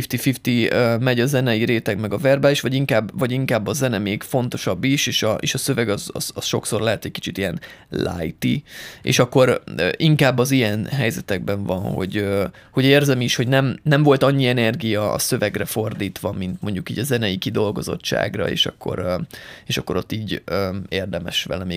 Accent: Eger, Heves, Hungary; én egri vagyok, alapból a Bükkben nőttem fel, farkasok neveltek.

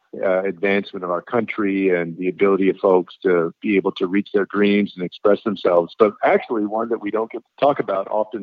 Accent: San Antonio, Texas, United States; So I grew up in San Antonio, Texas, which is today about 60% Mexican-American.

